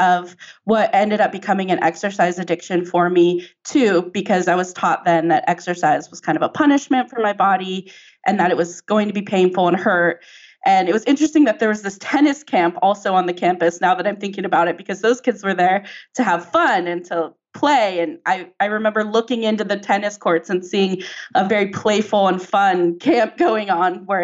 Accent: San Diego, California, United States; it was given at UCSD, like a college campus in San Diego. I grew up in San Diego.

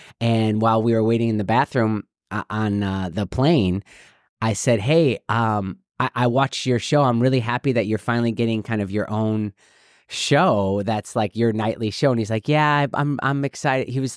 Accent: Illinois, United States; I'm from Illinois. I'm from actually north of Chicago

